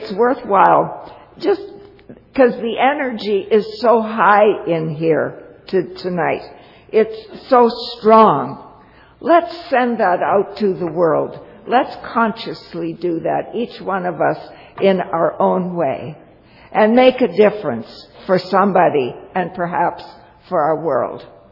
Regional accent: Toronto, Ontario, Canada; I hail from Toronto.

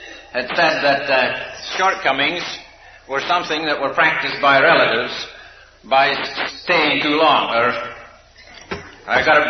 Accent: Victoria, British Columbia, Canada; accent: Scottish; As you probably know, I'm Scotch by my accent, but by absorption, I come from Canada. Canada brought me here many, many years ago, and I hail from Victoria, British Columbia.

